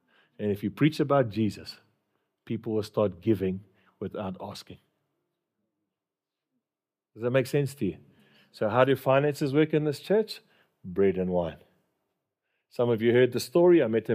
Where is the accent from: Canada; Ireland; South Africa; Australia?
South Africa; Durban, KwaZulu-Natal; We're Englishmen. We're from Durban.